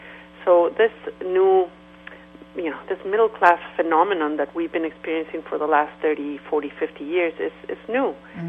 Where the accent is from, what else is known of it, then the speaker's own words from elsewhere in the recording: Mexico; You know, I grew up in Mexico, and Mexico's a really wonderful country